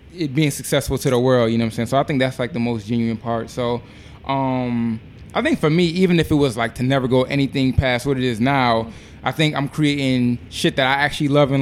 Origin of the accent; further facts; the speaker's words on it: Niagara Falls, New York, United States; I'm born and raised in Niagara Falls.